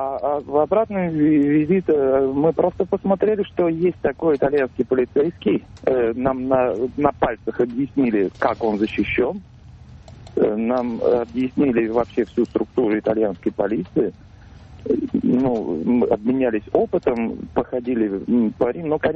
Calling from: Yaroslavl, Yaroslavl Oblast, Russia; я звоню вам из Ярославля. В 97-м году я служил в Москве, в милиции.

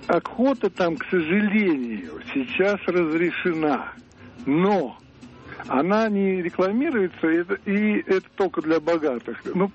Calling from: Moscow, Russia; also born or lived in Kenya; Я из Москвы, я провел 20 лет в Кении.

